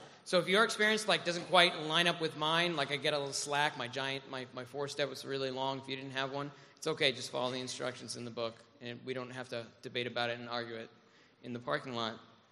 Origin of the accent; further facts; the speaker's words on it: New York, United States; I grew up in Rockland County, New York.